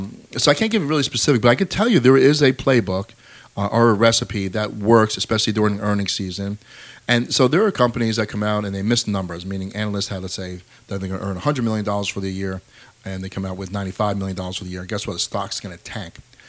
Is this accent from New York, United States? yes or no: yes; New York, United States; born there; I'm right here in the Hudson Valley. I was born in Hudson Valley, live in Hudson Valley.